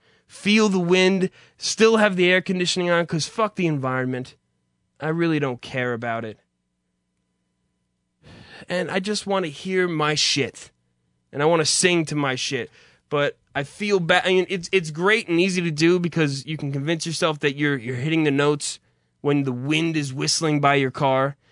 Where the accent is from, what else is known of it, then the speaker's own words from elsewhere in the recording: New Jersey, United States; So I'm a man from New Jersey. And as I've stressed to you, the summertime is upon us. And being from New Jersey, the thing to do, apparently, the be-all, end-all of summertime living is the Jersey Shore, apparently.